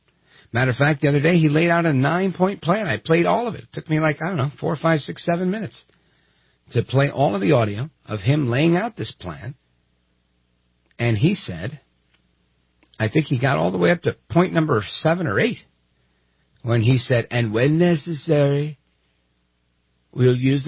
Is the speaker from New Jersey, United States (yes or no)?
yes; New Jersey, United States; I'm from Jersey, and everybody always talks about when Chris Christie embraced Obama.